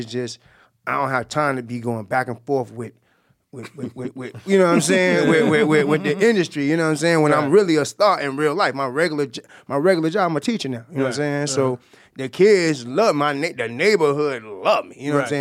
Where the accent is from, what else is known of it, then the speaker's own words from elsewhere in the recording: Jacksonville, Florida, United States; Well, we grew up together. We from the same block. You know, he's from Myrtle Avenue. I'm from Moncrief.